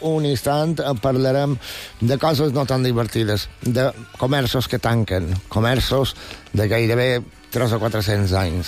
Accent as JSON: {"language": "Catalan", "region": "Balearic Islands", "country": "Spain", "said": "com som els mallorquins i mallorquines, o més ben dit, com érem."}